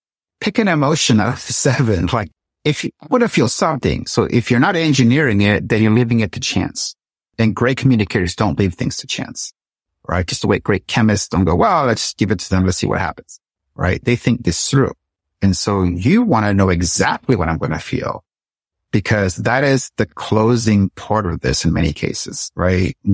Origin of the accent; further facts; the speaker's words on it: Puerto Rico; When I was a little girl growing up in Puerto Rico